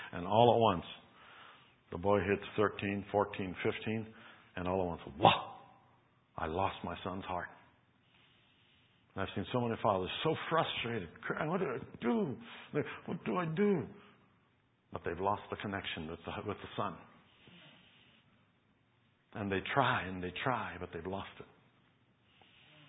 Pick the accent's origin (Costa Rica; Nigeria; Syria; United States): Costa Rica; English is a second language; I'm not sure about this. I'm from Costa Rica. I might have a wrong impression, but some of us are very good at business.